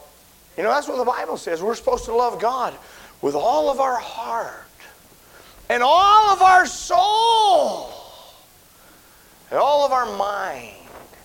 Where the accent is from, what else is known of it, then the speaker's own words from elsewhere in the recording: Jackpot, Nevada, United States; I told you yesterday where I grew up in Jackpot, Nevada. It's right on the Idaho border. Our town was a mile high. We're up in the mountains.